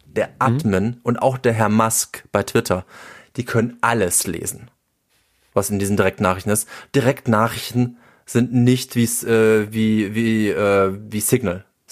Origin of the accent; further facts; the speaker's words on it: Cologne, North Rhine-Westphalia, Germany; Und natürlich für mich als Kölner gibt es Cologne.social.